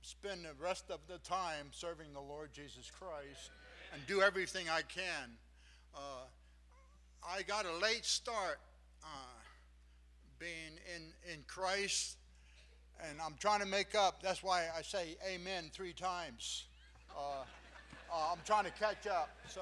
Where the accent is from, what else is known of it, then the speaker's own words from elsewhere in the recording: New Jersey, United States; also born or lived in Hawaii; We came from California. I'm originally from New Jersey, Hawaii, and many, many places on missions trips.